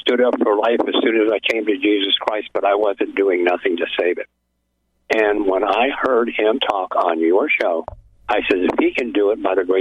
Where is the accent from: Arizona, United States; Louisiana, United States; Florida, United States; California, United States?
Arizona, United States; I'm from Arizona.